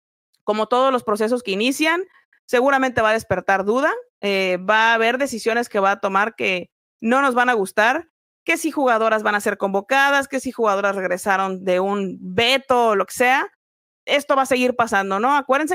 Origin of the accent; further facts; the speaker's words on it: Mexico; ese tipo de situaciones que como mexicanos hemos tenido en el fútbol